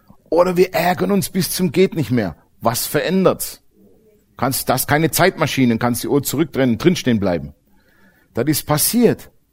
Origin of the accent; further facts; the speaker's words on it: United States; Blaue Autobahnschilder mag ich nicht. Ich komme aus Amerika, das sind alle grün.